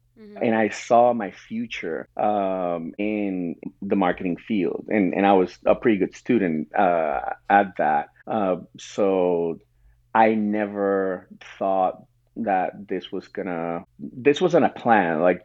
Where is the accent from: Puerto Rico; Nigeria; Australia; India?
Puerto Rico; They worked for the power company in Puerto Rico. I grew up in Puerto Rico. I went to school in Puerto Rico.